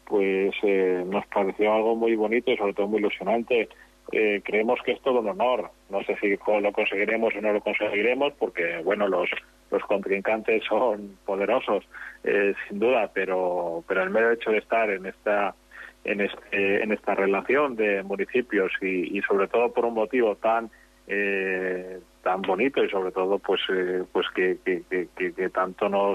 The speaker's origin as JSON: {"language": "Spanish", "town": "Ciudad Rodrigo", "region": "Castile and León", "country": "Spain", "said": "sobre todo los que somos de Ciudad Rodrigo, que nadie se quede sin votar"}